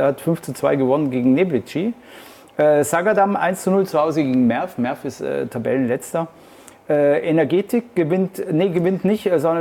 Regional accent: Munich, Bavaria, Germany; born there; ich bin eigentlich als gebürtiger Münchner, dich zieht es immer erstmal nach Süden

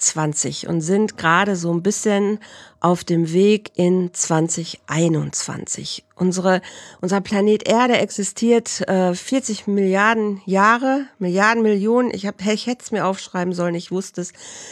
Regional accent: Bielefeld, North Rhine-Westphalia, Germany; wir haben uns in Bielefeld, in meiner Heimat ja noch kennengelernt

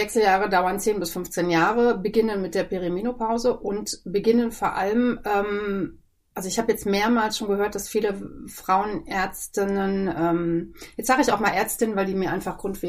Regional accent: East Germany, Germany; Früher bei uns im Osten haben wir immer gesagt, ja, die Männer gehen in den Krieg, weil die wollen auch mal bluten.

